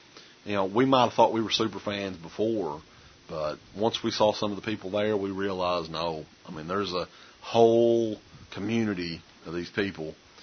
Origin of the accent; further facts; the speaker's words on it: Kentucky, United States; accent: Southern twang; where we're from the South, we're from Eastern Kentucky, that people would listen, that people would put up with the Southern twang